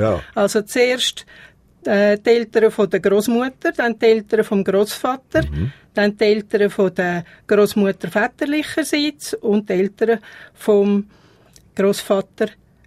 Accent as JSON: {"language": "German", "town": "Wynigen", "region": "Bern", "country": "Switzerland", "tie": "born or raised there", "said": "mein Heimatort ist Wynigen bei Burgdorf"}